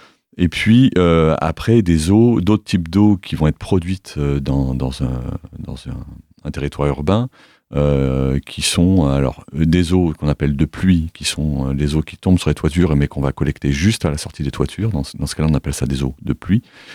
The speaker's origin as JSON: {"language": "French", "region": "Auvergne-Rhône-Alpes", "country": "France", "tie": "born or raised there", "said": "je suis déjà drômois d'origine, j'ai grandi dans la Drôme et je suis revenu habiter sur Cray il y a 12 ans maintenant."}